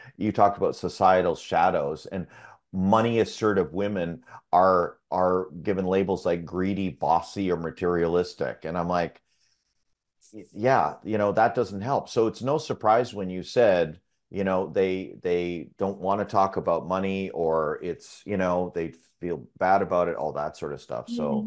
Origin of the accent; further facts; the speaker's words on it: Canada; So I grew up with in Canada with German parents, immigrants. So I'm first generation Canadian